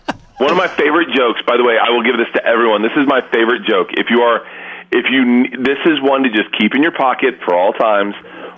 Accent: Florida, United States; I grew up in Florida, so there's always that broken part of me where I go, sunsets are awesome, but sunsets with a cocktail are 10 times better.

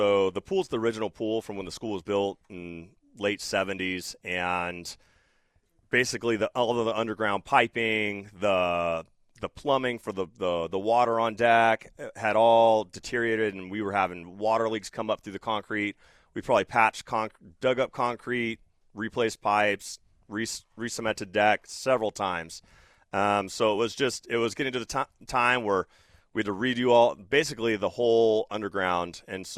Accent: Glendora, California, United States; I grew up in Glendora where it's the heat's kind of like Fresno and Clovis

